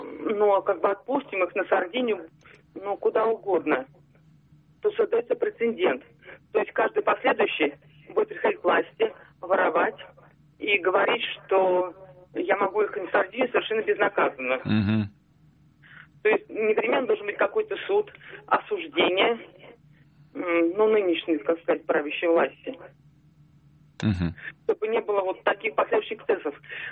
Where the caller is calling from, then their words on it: Moscow, Russia; из Москвы.